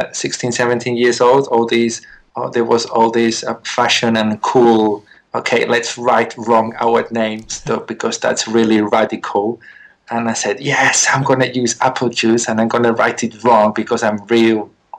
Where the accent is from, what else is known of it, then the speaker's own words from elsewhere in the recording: Spain; also born or lived in England; I was born in England, but I've been living here in Spain since I was a month old. And my mother, which is English